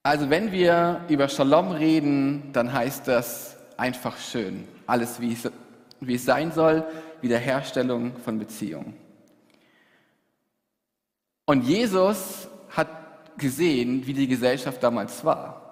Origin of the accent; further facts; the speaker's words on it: Cologne, North Rhine-Westphalia, Germany; moved away as an adult; now in Berlin, Germany; Ich bin im Kölner Raum aufgewachsen und 2019 nach Berlin gezogen.